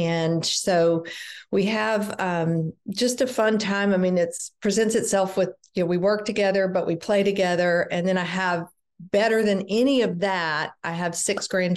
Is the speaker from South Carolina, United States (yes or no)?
yes; South Carolina, United States; now in Dallas, United States; We grew up in the East, South Carolina. We were high school sweethearts and then married.